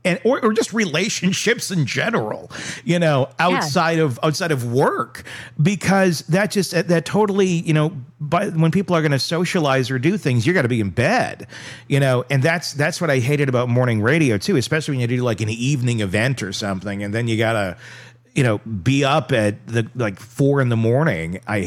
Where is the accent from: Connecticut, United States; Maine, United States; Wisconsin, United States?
Wisconsin, United States; Because we're from Wisconsin, which you think, oh, it's pretty similar